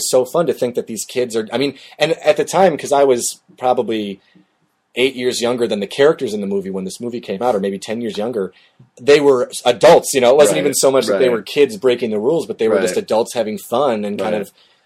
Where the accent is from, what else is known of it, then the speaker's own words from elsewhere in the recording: Chicago, Illinois, United States; I'm from Chicago, born and raised here. I love movies that take place here and show off the city.